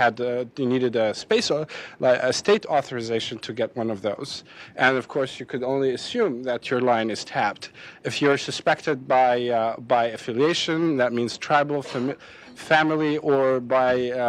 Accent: Syria; I grew up in Syria

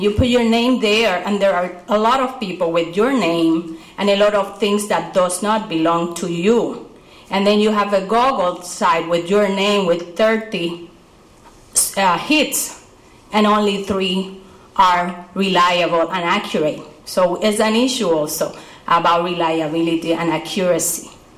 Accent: Puerto Rico; now in United States; I come from Puerto Rico. I teach MIS courses in a school of management here, and I have been taught in Massachusetts too.

